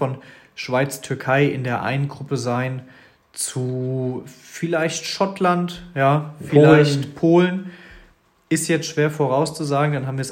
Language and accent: German; Germany; ich als Deutscher muss es einfach so sagen, muss es machen.